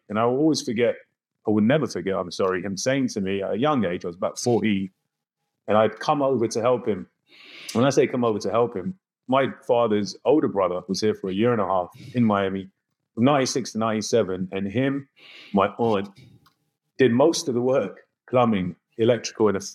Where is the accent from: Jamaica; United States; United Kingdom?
United Kingdom; London; I was born and raised in North London. That's where I'm from. My parents are immigrants from India. My mother came when she was married to my father at 20 years old, arranged marriage, very typical of Indian culture. Grew up in North London, middle-class